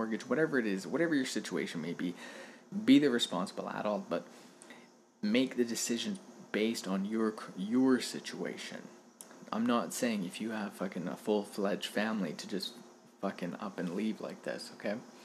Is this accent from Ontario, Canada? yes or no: no; Prince George, British Columbia, Canada; also born or lived in Vancouver; So I moved from Vancouver back to my hometown. And then I went a year later to go visit Vancouver. And I thought to myself, like, how... why am I still, you know, living in Prince George?